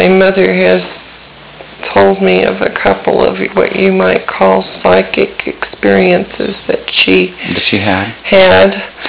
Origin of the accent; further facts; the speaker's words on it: Santa Monica, California, United States; I was born in Santa Monica.